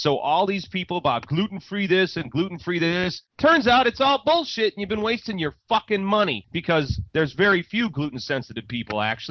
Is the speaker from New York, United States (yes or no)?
no; Chicago, Illinois, United States; now in Los Angeles, United States; when I grew up in Chicago, fireworks were illegal, and the cops would arrest motherfuckers for blowing shit off.